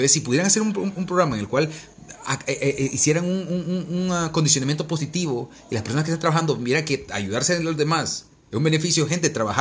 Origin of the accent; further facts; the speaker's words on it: Honduras; todos los cuatro que estamos aquí somos hondureños.